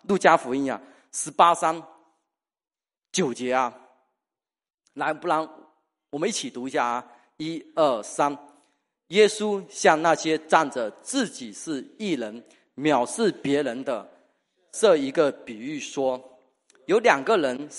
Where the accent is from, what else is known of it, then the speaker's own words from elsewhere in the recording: Fujian, China; 我们福建人爱拼才会赢